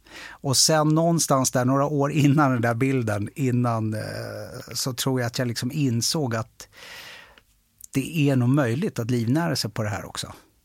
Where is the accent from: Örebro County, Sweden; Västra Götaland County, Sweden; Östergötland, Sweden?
Örebro County, Sweden; Örebro; also born or lived in Stockholm; bilden är tagen i Örebro, som jag kallar hemma. Jag är född i Stockholm, men sen liksom de här viktiga åren, du vet, högstadiet, gymnasiet, första lägenheten, första riktiga tjej, ja, men allt sånt där, det skedde i Örebro.